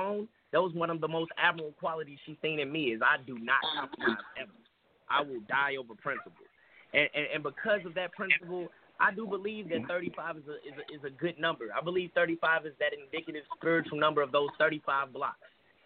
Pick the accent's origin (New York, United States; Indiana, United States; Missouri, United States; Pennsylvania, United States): Missouri, United States; St. Louis; Like, I'm from St. Louis.